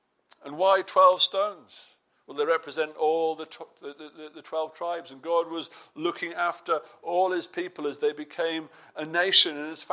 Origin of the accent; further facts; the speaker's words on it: England, United Kingdom; Forgive us, we're English.